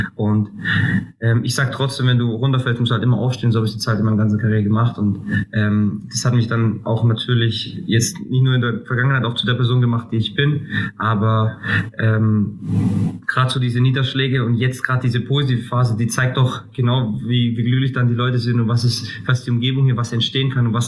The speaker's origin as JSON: {"language": "German", "country": "Greece", "said": "und ich bin Grieche"}